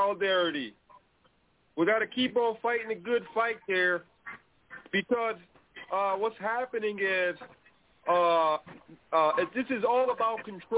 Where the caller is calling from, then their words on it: Pennsylvania, United States; I'm calling from Pennsylvania.